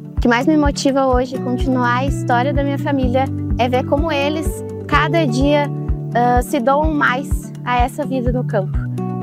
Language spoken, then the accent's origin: Portuguese; Estrela Velha, Rio Grande do Sul, Brazil; sou aqui do interior de Estrela Velha